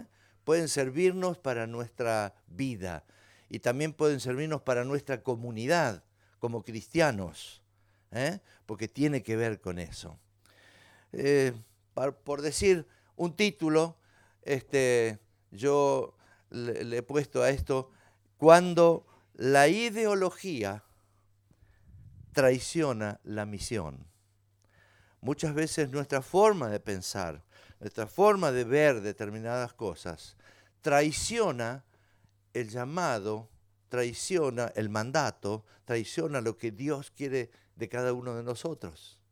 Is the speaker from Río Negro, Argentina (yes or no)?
no; Córdoba, Argentina; Soy argentino, soy cordobés, me gusta decir chistes